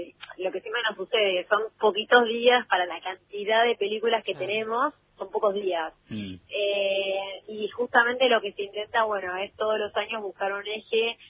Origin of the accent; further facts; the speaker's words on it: Argentina; como argentina, me parece un orgullo